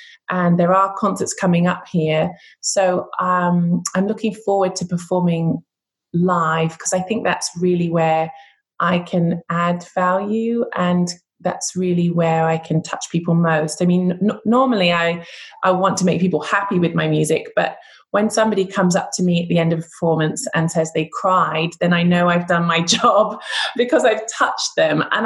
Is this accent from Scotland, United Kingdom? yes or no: yes; Edinburgh, Scotland, United Kingdom; I have to say that I was born in Edinburgh, I grew up there, but I don't sound Scottish